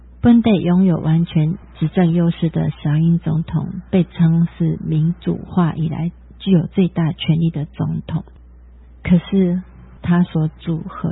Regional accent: Taiwan; 我们台湾

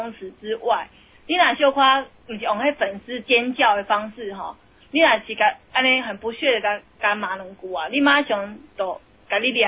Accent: Taiwan; 可是真的我说听真的都听说我们台湾人吼

